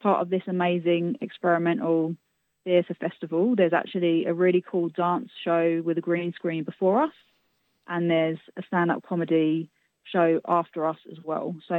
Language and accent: English; London, United Kingdom; where I was growing up in London as well